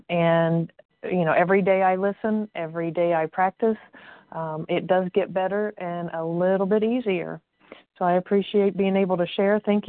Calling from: Indiana, United States; I'm calling from Indiana

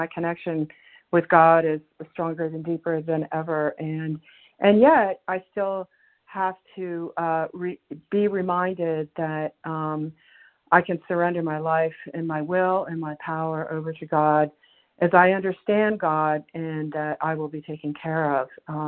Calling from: New Mexico, United States; I'm from calling from New Mexico this morning

